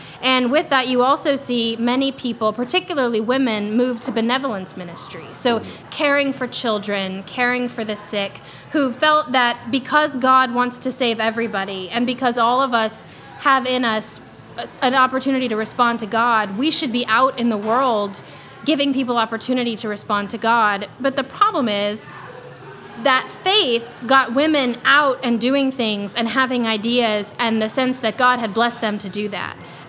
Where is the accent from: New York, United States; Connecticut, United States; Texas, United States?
Texas, United States; I grew up in Texas, and so the issues of race and gender were ever present